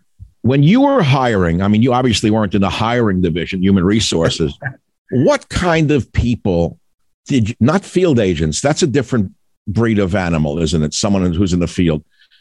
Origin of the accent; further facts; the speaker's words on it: New York, United States; Maybe it's my suspicious nature being a New Yorker by training.